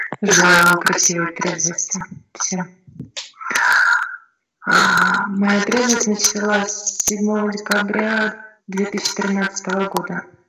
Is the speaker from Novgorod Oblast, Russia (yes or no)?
yes; Veliky Novgorod, Novgorod Oblast, Russia; О себе я женщина, мне 39 лет. Я родилась и живу в Великом Новгороде